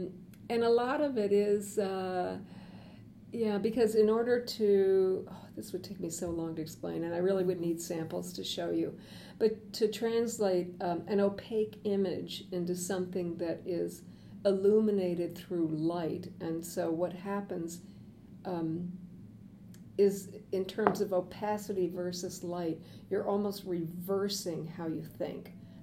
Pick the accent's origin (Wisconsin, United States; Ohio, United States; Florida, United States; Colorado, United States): Wisconsin, United States; Neenah; Ironically, I come from Nina, Wisconsin, but anyway.